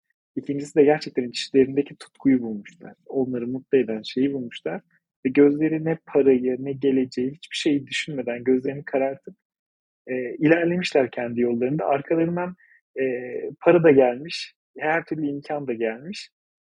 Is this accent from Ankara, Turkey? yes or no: yes; Ankara, Turkey; Ankara aşığı bir Ankaralıyım. Gerçekten de öyle. Ben Ankara'yı çok seviyorum. Doğduğum, büyüdüğüm, ilk yarımın kabuk bağladığı şehir.